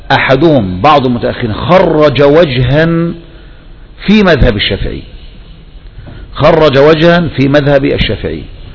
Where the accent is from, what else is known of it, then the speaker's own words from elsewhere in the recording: Egypt; انتشر عندنا في مصر